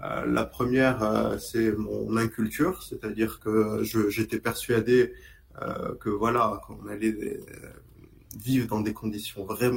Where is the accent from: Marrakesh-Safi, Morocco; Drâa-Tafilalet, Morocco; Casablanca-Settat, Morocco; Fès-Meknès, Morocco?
Casablanca-Settat, Morocco; Casablanca; puisque je suis marocain. Mm-hmm. À la base, je suis venu de Casa.